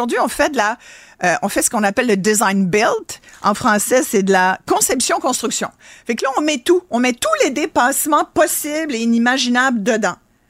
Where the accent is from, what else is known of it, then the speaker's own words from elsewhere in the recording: Montreal, Quebec, Canada; C'est parce qu'on vient de Montréal qu'on est...